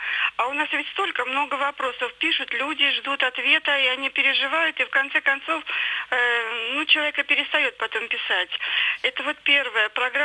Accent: Kaluga, Kaluga Oblast, Russia; я из Калуги.

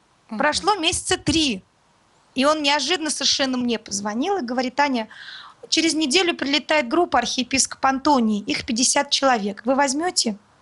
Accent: Moscow, Russia; Он стал спрашивать, откуда я, из Москвы, то все.

